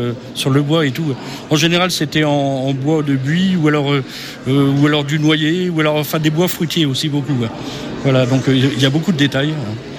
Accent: Thoiry, Pays de la Loire, France; Alors, je suis originaire de Loire-Atlantique. Une commune qui s'appelle Thoiry, à côté de Nantes, à 12 km de Nantes.

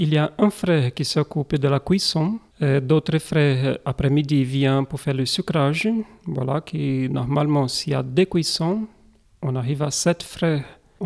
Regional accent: Brazil; Oui, je suis brésilien. Ça fait 7 ans que je suis arrivé à Tournaille.

